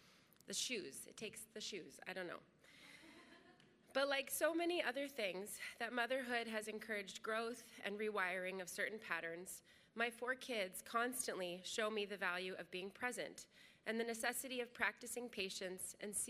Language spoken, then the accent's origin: English; Lafayette, California, United States; now in San Francisco, United States; I grew up in Lafayette and then went back east for college and graduate school.